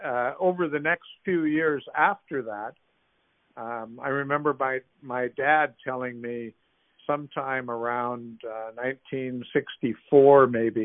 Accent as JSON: {"language": "English", "town": "Regina", "region": "Saskatchewan", "country": "Canada", "tie": "born or raised there", "also_born_or_lived": "Winnipeg", "said": "I didn't grow up in Winnipeg. I grew up in Regina."}